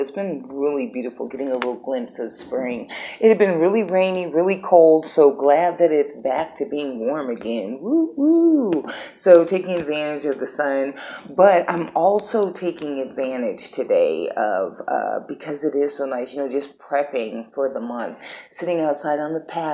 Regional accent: Colorado, United States; Like, I grew up in Colorado, so you would think I'd be used to, like, snow and cold weather and long springs by now.

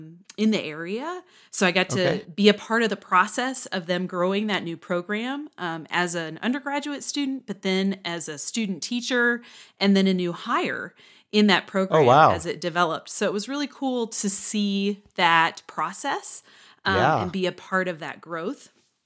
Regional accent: Newton, Kansas, United States; So I grew up in South Central Kansas, in Newton, Kansas, and had really great orchestra instruction and music instruction in my hometown

